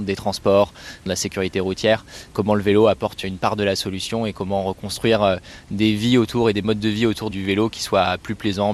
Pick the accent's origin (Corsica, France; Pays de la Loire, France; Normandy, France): Pays de la Loire, France; Moi, je viens d'une ville qui est dans le périurbain de Nantes. Maintenant, j'essaye de me déplacer à vélo là où j'ai grandi